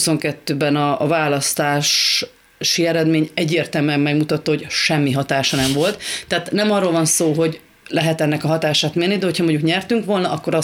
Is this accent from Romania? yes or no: yes; Carei, Satu Mare County, Romania; Abban az időben, ahol én felnőttem, Nagy Károlyban, ott nem volt szemét